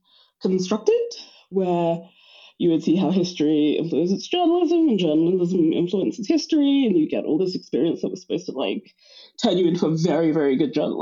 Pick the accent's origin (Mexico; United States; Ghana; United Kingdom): Ghana; because I am Ghanaian